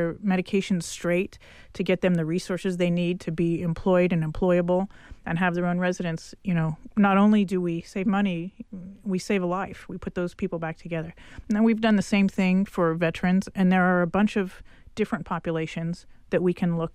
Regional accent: Fresno, California, United States; I grew up in Fresno. I went to San Joaquin Memorial High School

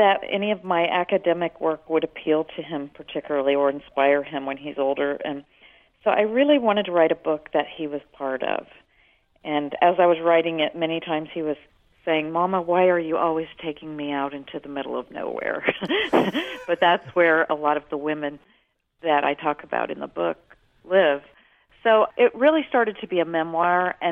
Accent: Ohio, United States; But I came from Ohio, and I came from a place where there are vast amounts of periods where you do not see the sun.

